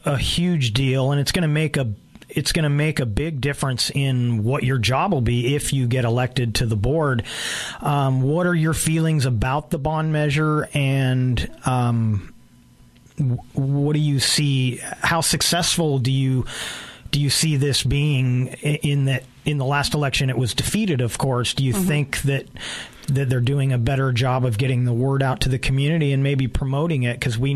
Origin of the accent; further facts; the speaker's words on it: California, United States; No, and this is the first I'd heard of it since growing up in California.